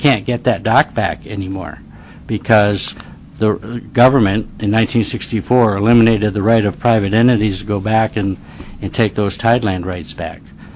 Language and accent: English; Connecticut, United States; now in Alaska, United States; like the state I grew up in Connecticut, it would be a much bigger deal. But in Alaska, we have so little private property